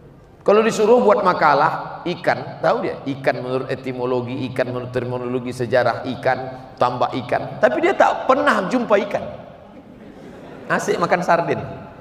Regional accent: Pekanbaru, Riau, Indonesia; Saya dari Pekanbaru, ibu kota provinsi, 5 jam naik jalan darat.

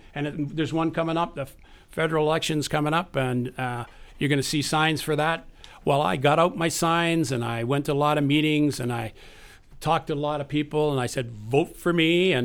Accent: Prince Rupert, British Columbia, Canada; But anyhow, I grew up in Prince Rupert. Prince Rupert is a town up north.

